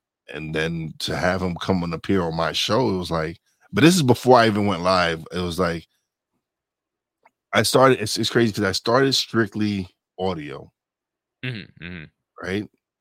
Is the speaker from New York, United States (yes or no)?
yes; Brooklyn, New York, United States; Because I'm like, man, I would have never, I'm a kid from Brooklyn. I don't know celebrities like that.